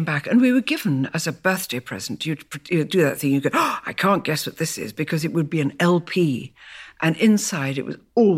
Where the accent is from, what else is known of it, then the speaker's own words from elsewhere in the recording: Malaysia; We didn't have a piano when we were growing up in Malaya and faraway lands, but we did have music everywhere.